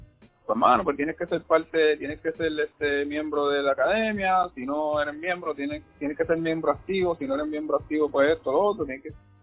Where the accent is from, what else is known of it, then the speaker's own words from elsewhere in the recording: Puerto Rico; yo soy MC, soy rapero de Puerto Rico